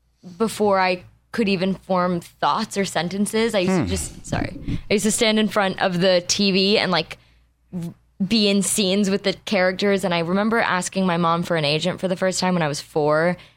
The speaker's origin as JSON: {"language": "English", "town": "Los Angeles", "region": "California", "country": "United States", "tie": "born or raised there", "said": "I know. We were born and raised here. It's very strange, the culture."}